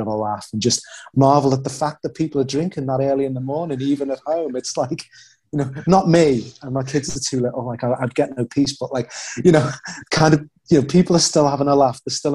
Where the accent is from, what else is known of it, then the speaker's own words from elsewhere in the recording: Liverpool, North West England, United Kingdom; now in Brooklyn, United States; I'm from Highton, which is part of Liverpool. Tony Hibbert is also from Highton. Peter Reid, another Everton great, is from Highton. So yeah, Highton is a real Liverpool place. I'm a real Scouser.